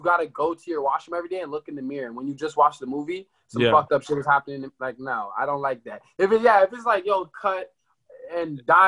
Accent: Jamaica; And what bullet beef is, I'm Jamaican, so bullet beef is like just basically ground beef and corned beef together

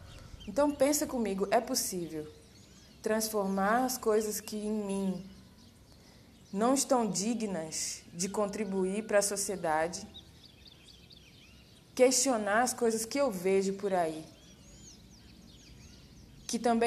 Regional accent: Brazil; para a minha nação brasileira, que eu sou brasileira. Para onde eu for, eu vou ter que dizer: de onde você é? Eu sou brasileira e orgulhosa, porque sei da minha cultura

